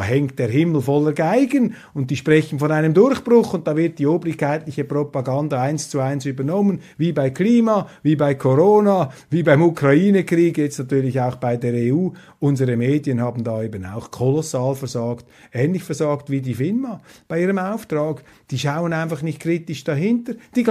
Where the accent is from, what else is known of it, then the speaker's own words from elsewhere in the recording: Switzerland; Sind wir Schweizer eigentlich noch Schweizer genug, um diese Errungenschaften zu verteidigen?